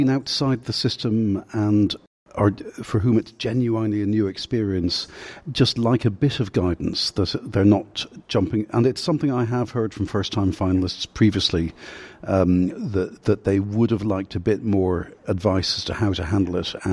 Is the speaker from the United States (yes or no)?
no; Belgium; Proud Belgian here.